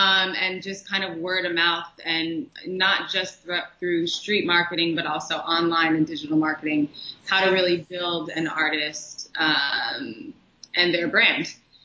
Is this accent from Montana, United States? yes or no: no; Pennsylvania, United States; I'm from Pennsylvania. So I came from the Poconos, so it's close to New York. So I've always kind of been familiar with the city.